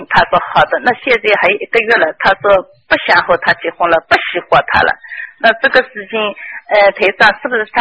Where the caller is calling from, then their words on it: Hangzhou, Zhejiang, China; 我是杭州的同学。